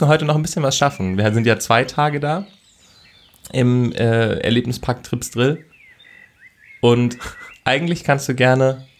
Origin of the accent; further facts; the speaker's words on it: Baden-Württemberg, Germany; Ich bin gebürtiger Badener.